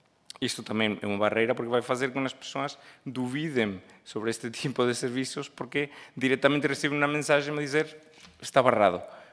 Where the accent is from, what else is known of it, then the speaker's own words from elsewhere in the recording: Spain; Eu sou espanhol e temos atividade também na Espanha e em outros países.